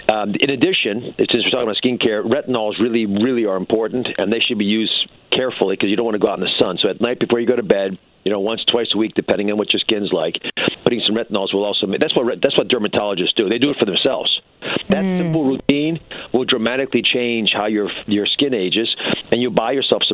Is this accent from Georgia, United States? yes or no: yes; Atlanta, Georgia, United States; also born or lived in Cleveland; I didn't grow up there. I was born in Cleveland. I actually grew up in Atlanta.